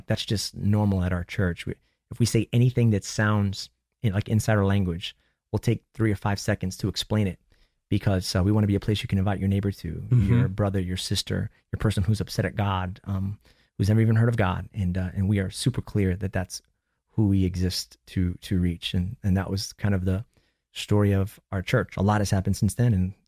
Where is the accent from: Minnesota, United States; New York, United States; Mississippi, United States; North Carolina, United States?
New York, United States; so I grew up in New York.